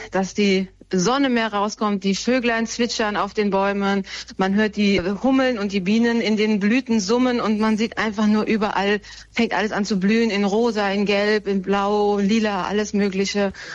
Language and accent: German; Andernach, Rhineland-Palatinate, Germany; Ich komme zwar aus Andernach, das ist richtig, aber ich habe das in Koblenz aufgenommen.